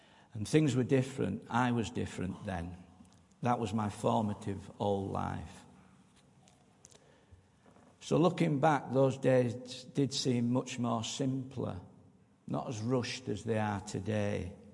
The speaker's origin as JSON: {"language": "English", "town": "Farsley", "region": "Yorkshire and the Humber", "country": "United Kingdom", "tie": "born or raised there", "said": "My earlier days were spent growing up in Farsley, and looking back then, the world was a much different place."}